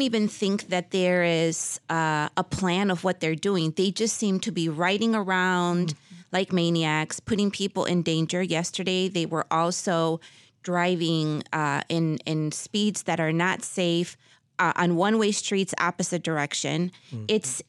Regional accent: Little Village, Illinois, United States; I think I grew up in Little Village too, and I've worked in Little Village for many years

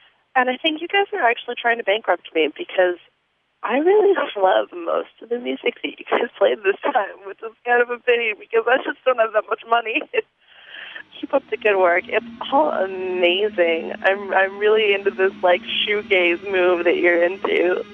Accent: Pittsburgh, Pennsylvania, United States; I'm from Pittsburgh.

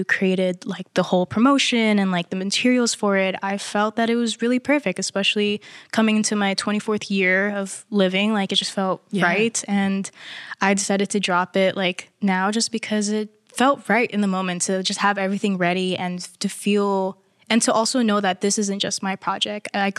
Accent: Philippines; I'm obviously Filipino, so a lot of like our upbringing comes with karaoke nights at like Filipino parties.

